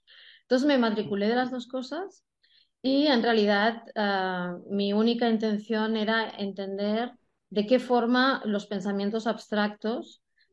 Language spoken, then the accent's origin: Spanish; Spain; ¿Y de dónde eres? ¿De Oriente Medio? No, de España.